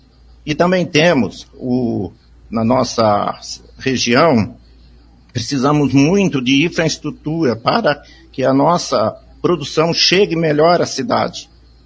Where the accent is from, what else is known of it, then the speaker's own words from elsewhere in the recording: Maringá, Paraná, Brazil; born there; a gente é filho de pioneiros, nasci em Maringá, sou da comunidade Guerra, sou um produtor rural.